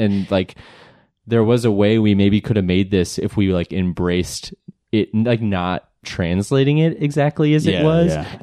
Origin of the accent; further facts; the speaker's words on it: Crystal Lake, Illinois, United States; Crystal Lake. It's, like, a northwest suburb.